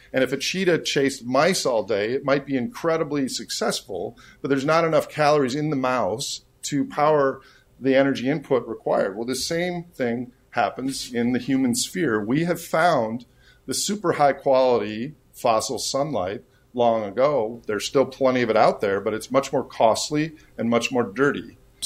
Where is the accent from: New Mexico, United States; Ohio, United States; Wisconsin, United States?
Wisconsin, United States; I'm from Wisconsin, so here's a milking example.